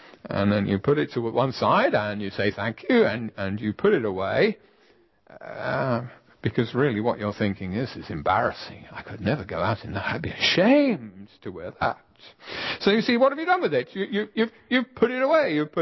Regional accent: United Kingdom; We can talk animatedly, being British.

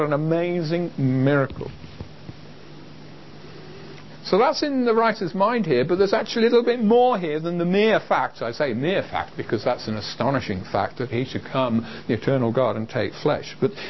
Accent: England, United Kingdom; In the same way that being an Englishman and liking to watch the rugby, I can say, despite our preacher this morning being from the other side of the water, I am not ashamed to support England.

